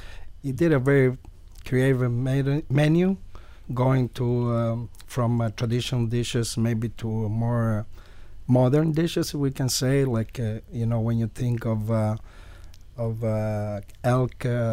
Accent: Calabria, Italy; I'm from Calabria, southern Italy.

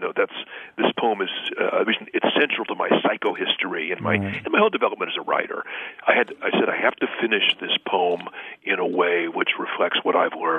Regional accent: California, United States; I mean, I'm from California, so that, you know, there's, you know, Anglos, Latinos, Asians

